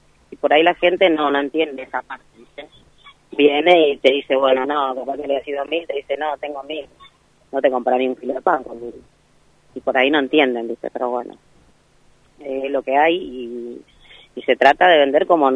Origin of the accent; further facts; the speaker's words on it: La Plata, Buenos Aires Province, Argentina; Nosotras, la mayoría, somos de La Plata